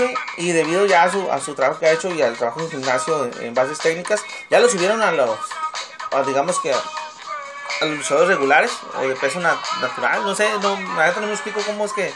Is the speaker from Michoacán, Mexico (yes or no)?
no; Tijuana, Baja California, Mexico; also born or lived in Los Angeles, United States; Bro, yo ya aquí a los 8 años, güey. Yo soy tijuanense de crianza, güey. Porque obviamente yo nací en Los Ángeles, ¿verdad, gente?